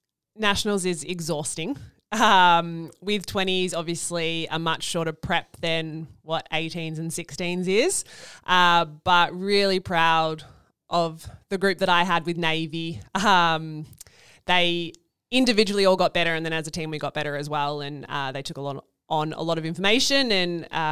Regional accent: Traralgon, Victoria, Australia; born there; my brothers were born in Maui and then I was born in Traralgon.

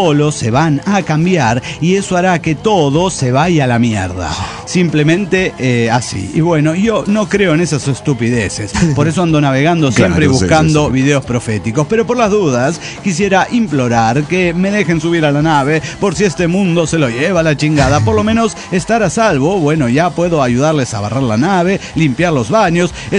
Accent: Reynosa, Tamaulipas, Mexico; de Reynosa, Tamaulipas.

